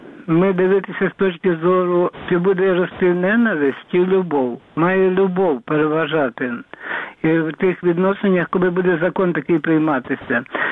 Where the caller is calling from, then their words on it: Lviv Oblast, Ukraine; Львівська область.